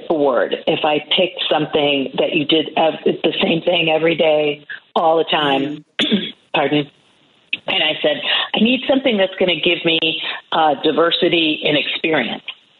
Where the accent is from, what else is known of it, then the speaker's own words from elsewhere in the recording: Westchester, Illinois, United States; I grew up in Westchester, Illinois, and just west of the city.